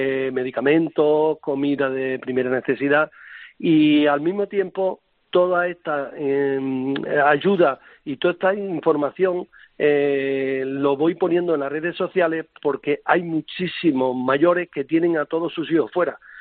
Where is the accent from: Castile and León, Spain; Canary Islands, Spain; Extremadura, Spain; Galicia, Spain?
Extremadura, Spain; Deleitosa; Yo estoy muy agradecido a la gente de mi pueblo